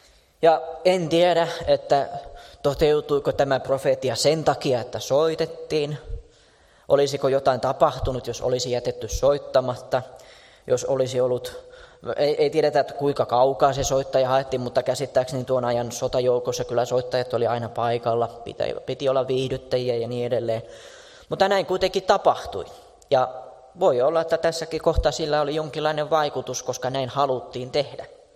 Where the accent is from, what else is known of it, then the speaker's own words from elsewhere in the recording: Lohja, Uusimaa, Finland; Olen kotoisin Lohjalta ja muistan, kun asuin Lohjan keskustassa